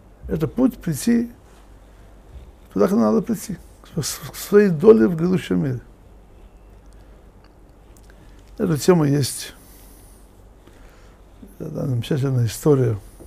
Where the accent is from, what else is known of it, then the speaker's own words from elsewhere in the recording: Russia; мы из России, мы еще помним, было такое понятие обои.